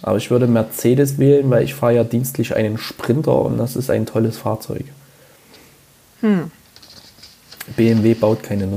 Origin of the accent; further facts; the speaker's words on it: East Germany, Germany; Das ist ja jeder Moped gefahren bei uns im Osten.